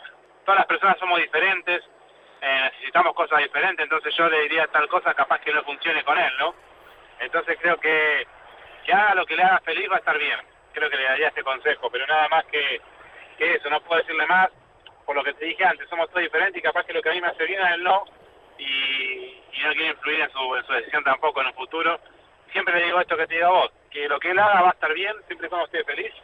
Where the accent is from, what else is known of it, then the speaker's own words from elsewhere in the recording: Argentina; Somos todos tan argentinos